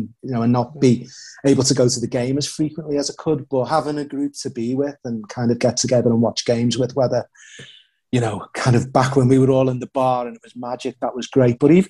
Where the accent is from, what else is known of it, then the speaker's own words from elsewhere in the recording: Liverpool, North West England, United Kingdom; now in Brooklyn, United States; I'm from Highton, which is part of Liverpool. Tony Hibbert is also from Highton. Peter Reid, another Everton great, is from Highton. So yeah, Highton is a real Liverpool place. I'm a real Scouser.